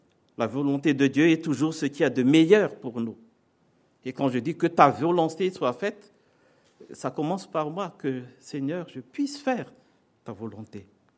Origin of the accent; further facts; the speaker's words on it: Madagascar; comme il arrive parfois chez nous à Madagascar. On fait des retournements des morts, mais avant de faire cela, on fait un culte.